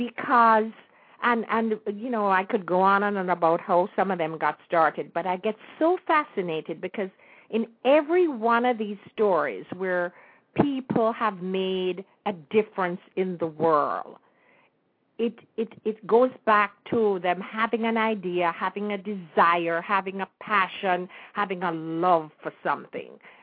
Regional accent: Jamaica; I just love the fact that I was blessed to be born and raised in Jamaica.

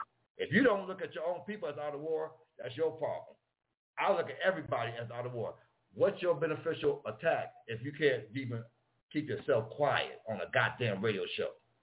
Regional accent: Buffalo, New York, United States; I'm from Buffalo. I watch Buffalo, love Buffalo

